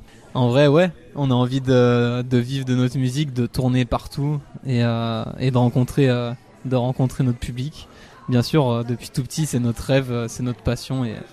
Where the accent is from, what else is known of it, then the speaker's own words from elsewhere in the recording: Saint-Étienne, Auvergne-Rhône-Alpes, France; donc effectivement on vient de Saint-Etienne.